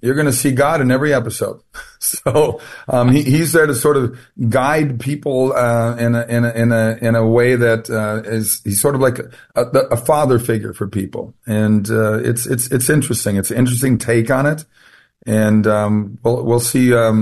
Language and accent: English; Minnesota, United States; I was 13 years old. I grew up in Minnesota, St. John's Lutheran Church, typical second generation Scandinavian boy.